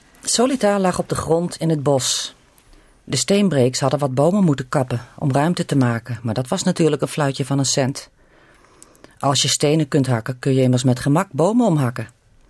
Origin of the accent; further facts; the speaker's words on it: Winaam, Friesland, Netherlands; Ik kom uit Winaam.